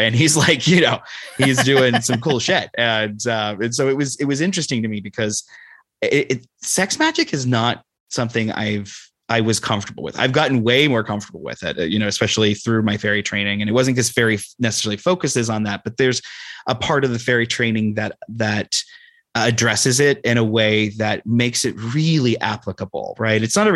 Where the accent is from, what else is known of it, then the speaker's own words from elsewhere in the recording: Midwest, United States; I was raised in the Midwest